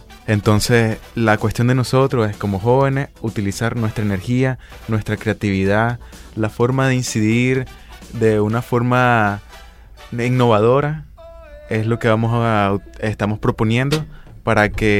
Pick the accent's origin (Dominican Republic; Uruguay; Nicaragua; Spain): Nicaragua; además de ser jóvenes, somos ciudadanos nicaragüenses